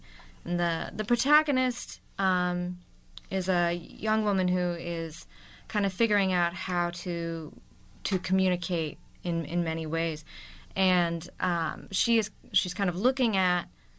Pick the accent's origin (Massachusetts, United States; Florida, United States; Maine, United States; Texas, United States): Maine, United States; Well, so I will say I grew up outside of Bangor, and I did work on the windjammers out of Rockland and Camden in that area.